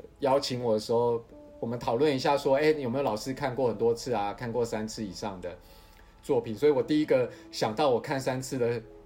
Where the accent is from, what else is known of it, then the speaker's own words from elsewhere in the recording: Tainan, Taiwan; 台南那我是台南人，台南那时候中正路还非常热闹